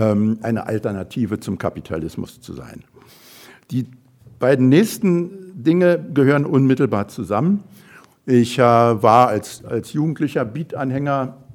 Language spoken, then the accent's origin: German; Berlin, Germany; Jahrgang 50 wurde eben schon gesagt. Das bedeutete in der Praxis, ich bin Berliner, in Berlin geboren, in einer Berliner Arbeiterfamilie, die durch die Teilung Deutschlands auch geteilt wurde, dann inklusive Mauerbau.